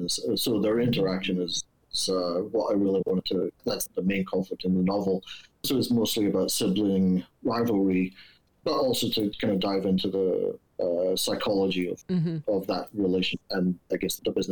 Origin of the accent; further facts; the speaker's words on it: Wick, Scotland, United Kingdom; At the same time, my hometown, Wick, which is in the very north of Scotland, it also decided by vote to prohibit the sale of alcohol.